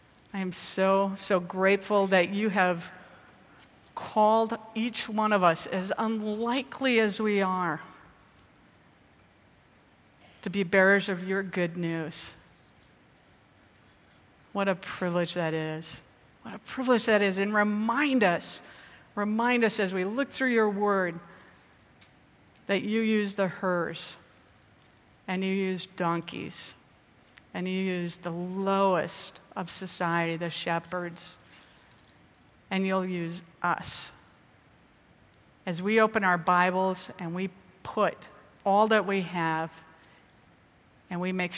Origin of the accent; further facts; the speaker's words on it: Minneapolis, Minnesota, United States; And so even though I'm from Minneapolis, I often will, you know, I'm driving down the street and I'm like, click